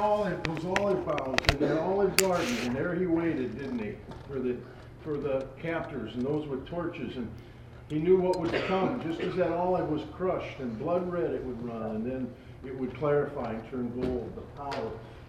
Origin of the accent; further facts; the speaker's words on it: North Dakota, United States; well, I'm from North Dakota, we have oil wells.